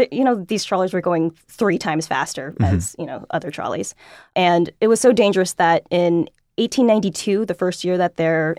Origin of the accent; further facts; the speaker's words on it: Los Angeles, California, United States; I am from Southern California. I moved here from LA.